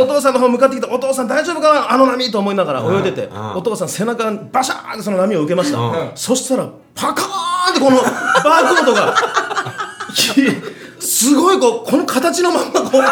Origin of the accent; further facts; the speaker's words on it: Tajimi, Gifu, Japan; 僕の地元の岐阜県多治見市にありまして